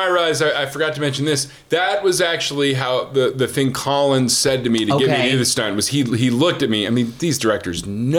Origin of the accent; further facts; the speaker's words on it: Vancouver, Washington, United States; also born or lived in Maryland / Alameda, California; And then I ended up in Vancouver, Washington, which is really interesting